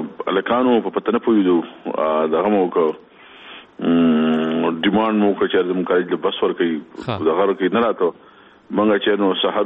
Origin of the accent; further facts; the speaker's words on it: Swabi, Khyber Pakhtunkhwa, Pakistan; زما تعلق د صوبای سره دی ضلع صوبای او په ضلع صوبای کې چې نو مرغوز کله دی